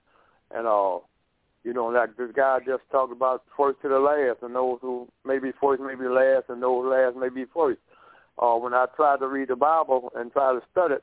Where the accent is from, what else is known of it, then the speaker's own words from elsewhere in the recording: Baton Rouge, Louisiana, United States; now in Little Rock, United States; Okay, well, look, I'm calling out Little Rock, Pastor Kemp know me. And I'm from Baton Rouge.